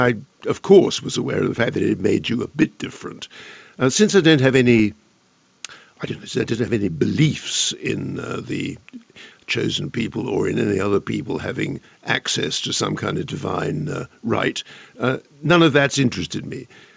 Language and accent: English; United States; born there; even though I was born in America, the two straddle very easily